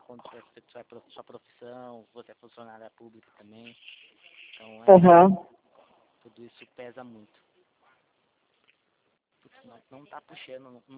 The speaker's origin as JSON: {"language": "Portuguese", "town": "Itatiba", "region": "São Paulo", "country": "Brazil", "said": "sou da cidade de Itatiba. Sou de Itatiba, cidade de Itatiba."}